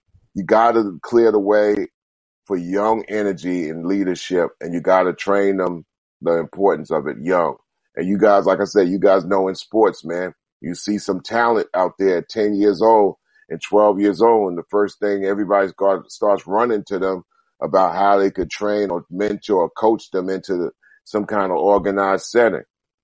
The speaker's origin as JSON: {"language": "English", "region": "New York", "country": "United States", "tie": "born or raised there", "said": "I'm growing up in New York."}